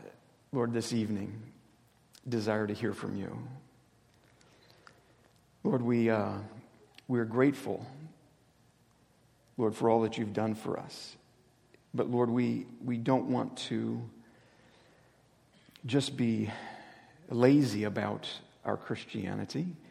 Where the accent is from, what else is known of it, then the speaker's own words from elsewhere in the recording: Nigeria; My parents are missionaries, and I had a chance to grow up overseas, born and raised in Nigeria. And from 7 years old, I went to boarding school.